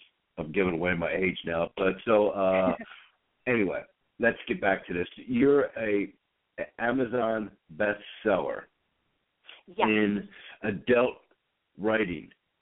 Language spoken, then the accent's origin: English; Norristown, Pennsylvania, United States; Now, so I grew up in a little town next to Valley Forge called Norristown, Pennsylvania